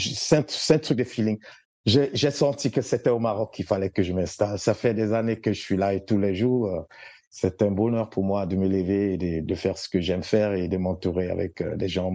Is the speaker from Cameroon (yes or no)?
yes; Cameroon; en tant que Camerounais, j'avais toujours envie de rester en Afrique